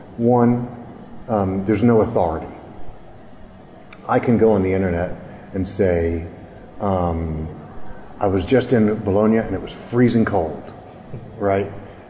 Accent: Memphis, Tennessee, United States; The first first African-American radio station in America began in Memphis, my hometown, and it was there because the new radio station went on the air and was failing.

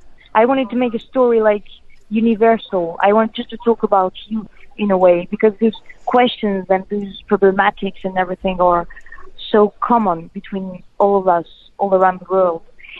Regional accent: Kosovo; also born or lived in France; I have this double culture between Kosovo and France, and I grew up in Kosovo.

